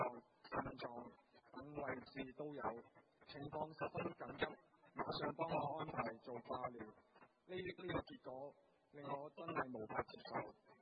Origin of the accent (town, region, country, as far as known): Macau